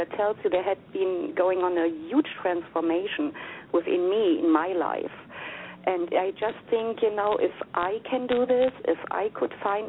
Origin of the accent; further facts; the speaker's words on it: East Germany, Germany; English is a second language; I am from Germany. I actually grew up in former East Germany and with two older brothers and my mom and dad.